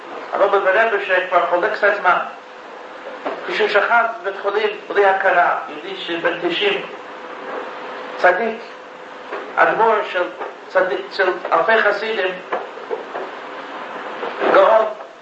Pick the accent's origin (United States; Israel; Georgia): United States; אני לא יודע כמה הציבור פה מכיר, אני כן מכיר, אני אמריקאי.